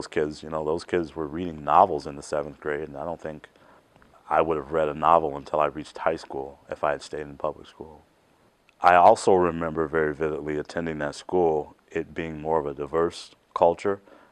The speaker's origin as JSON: {"language": "English", "town": "Chicago", "region": "Illinois", "country": "United States", "tie": "born or raised there", "said": "I grew up in Chicago, Illinois. I attended a small high school called Morgan Park Academy on the south side of Chicago."}